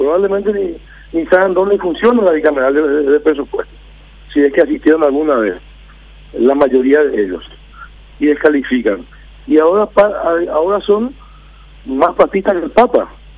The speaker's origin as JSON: {"language": "Spanish", "country": "Paraguay", "said": "Como paraguayo, yo estoy contento de que se respeten las instituciones."}